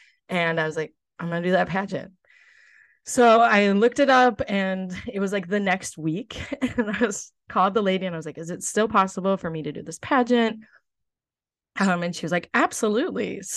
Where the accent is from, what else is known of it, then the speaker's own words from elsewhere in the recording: Lakeville, United States; So in high school, I told my mom, I was like, I might run for Miss Lakeville, my hometown.